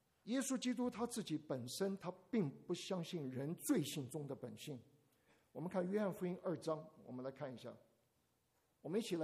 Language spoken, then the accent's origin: Chinese; China; 咱们中国人很不合群，为什么呢？因为我们中国人是非常自我